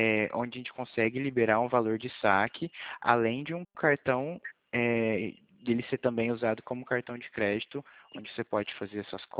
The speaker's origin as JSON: {"language": "Portuguese", "town": "Franca", "region": "São Paulo", "country": "Brazil", "said": "Meu DDD é 16, tá? Eu sou aqui da cidade de Franca."}